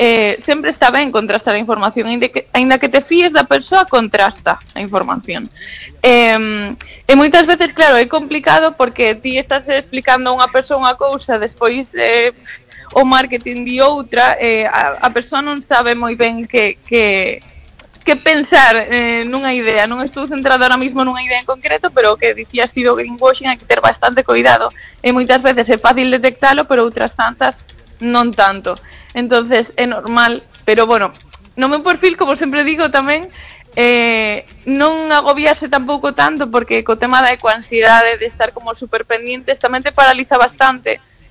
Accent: As Pontes, Galicia, Spain; now in Vigo, Spain; Que son de Vigo, pero son das Pontes, ¿eh? Das Pontes, pero vivo en Vigo.

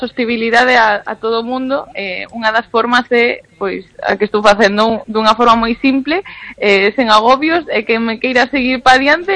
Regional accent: As Pontes, Galicia, Spain; now in Vigo, Spain; Que son de Vigo, pero son das Pontes, ¿eh? Das Pontes, pero vivo en Vigo.

